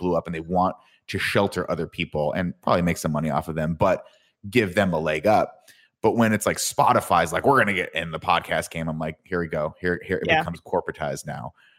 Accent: Riverside, California, United States; that was the only thing for a kid growing up in Riverside, California

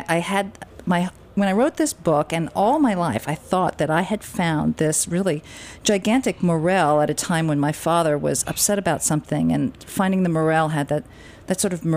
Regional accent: Westchester, New York, United States; I grew up in Westchester. My dad's an Italian

